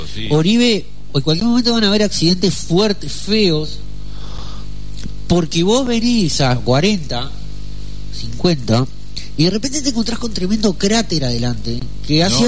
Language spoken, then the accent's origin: Spanish; Montevideo, Uruguay; Yo jugaba cuando era niño en Montevideo